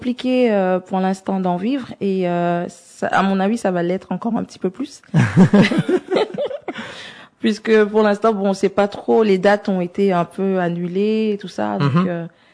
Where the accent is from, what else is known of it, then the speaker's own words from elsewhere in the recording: St. Martin; je chante en anglais tout simplement parce que je viens de l'île de Saint-Martin, comme je l'ai dit au début